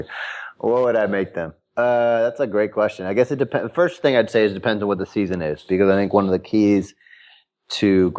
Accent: Chicago, Illinois, United States; So we're both from Hyde Park, and Hyde Park is on the south side of Chicago, like where the University of Chicago is.

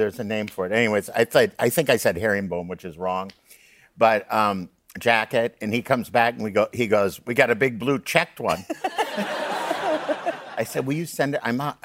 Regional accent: Minneapolis, Minnesota, United States; I lost my jacket in Minneapolis St. Paul Airport. That's my hometown.

